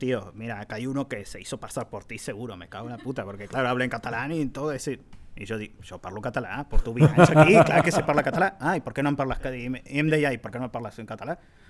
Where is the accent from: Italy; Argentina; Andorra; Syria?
Argentina; Catalan is a second language; perdonin, és que sóc argentí, em costa molt el català